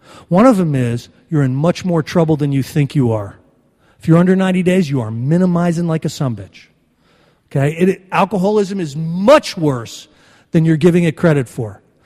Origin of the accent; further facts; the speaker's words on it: Northeast, United States; I'm from the Northeast. We do more thinking before 9 o'clock than an Arkansasian does all day.